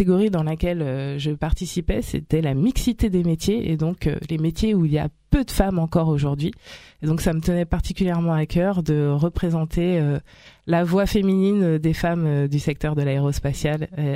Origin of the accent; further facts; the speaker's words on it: Île-de-France, France; j'ai grandi dans le Val d'Oise et donc très heureuse de revenir dans mes terres natales.